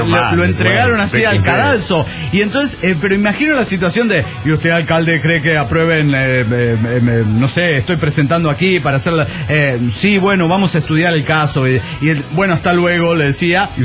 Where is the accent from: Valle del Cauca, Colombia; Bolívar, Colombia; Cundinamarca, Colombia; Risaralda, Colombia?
Valle del Cauca, Colombia; Cali; En Cali, mi ciudad natal, Cali, Colombia, tuvimos un alcalde ciego.